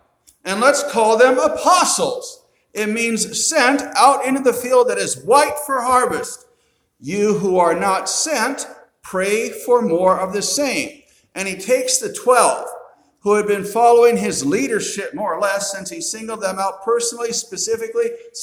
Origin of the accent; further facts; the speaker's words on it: United States; because I'm an American.